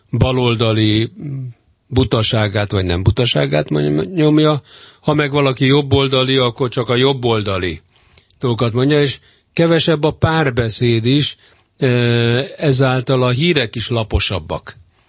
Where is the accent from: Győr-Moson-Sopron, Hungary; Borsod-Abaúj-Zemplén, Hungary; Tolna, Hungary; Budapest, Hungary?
Budapest, Hungary; Én a Városliget mellett születtem, ott voltam gyerek, ott nőttem fel, ott udvaroltam, és mind a mai napig ugyanabban a lakásban élek, és ugyanott vagyok.